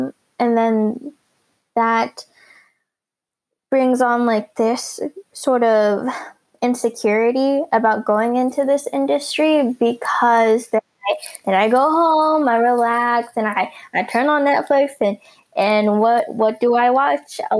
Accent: United States; And it's just, I'm a three-dimensional person, especially being Filipino-American.

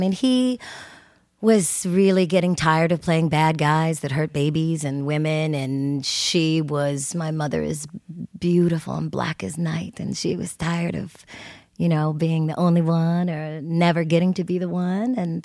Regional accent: Saskatchewan, Canada; also born or lived in Encino, United States; in Encino, California. And then, right away, I think at the maybe 6 or 7 months, my parents dropped out of society and moved to Saskatchewan. And I was raised on an Indian reservation with the Plains Cree Indians.

